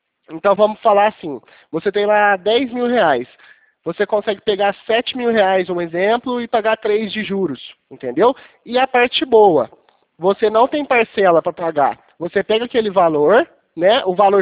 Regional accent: Franca, São Paulo, Brazil; Eu sou aqui de Franca, São Paulo. Sou do interior.

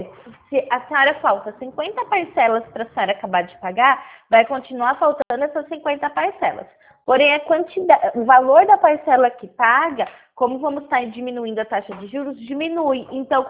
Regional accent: Pirassununga, São Paulo, Brazil; eu sou de Pirassununga

